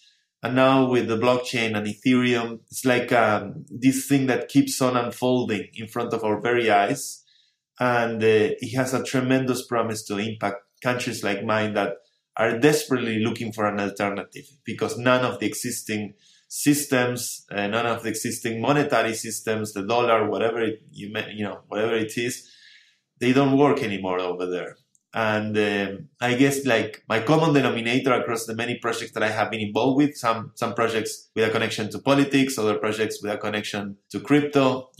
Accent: Argentina; You know, I come from Argentina, which is a developing country.

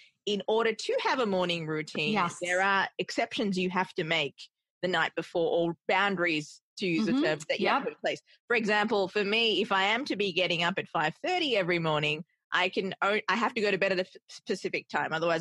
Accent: Australia; now in New York, United States; Because I'm from Australia and I live in New York.

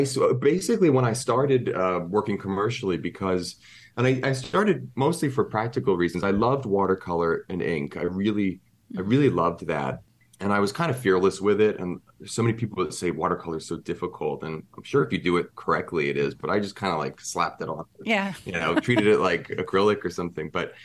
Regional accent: Pennsylvania, United States; there's this kind of innocence in a way of my upbringing of growing up in Pennsylvania and stuff

